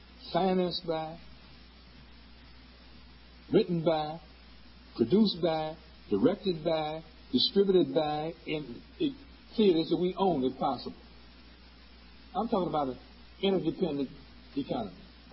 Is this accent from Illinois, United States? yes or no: yes; Chicago, Illinois, United States; I never raised a dime out of my hometown, Chicago. And I know some of the richest niggas in Chicago.